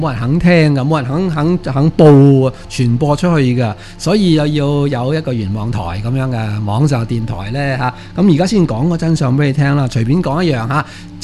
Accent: Hong Kong; 我系香港人

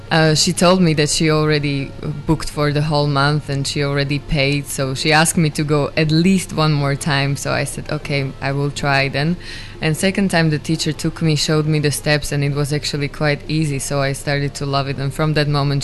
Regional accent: Slovakia; English is a second language; I come from Slovakia.

